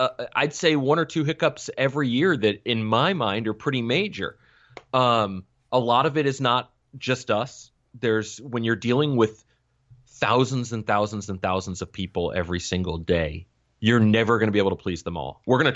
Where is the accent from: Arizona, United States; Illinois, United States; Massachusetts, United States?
Massachusetts, United States; Boston; The first one is Boston. To be fair, I'm from there originally, but I haven't lived t